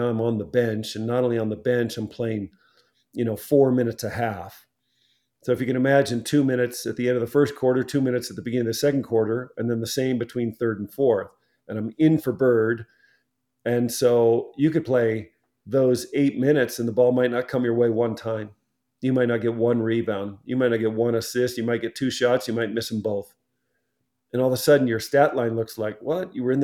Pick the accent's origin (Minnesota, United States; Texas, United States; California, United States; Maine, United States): California, United States; Los Angeles; I hated the Celtics because I was a Laker fan growing up in Los Angeles.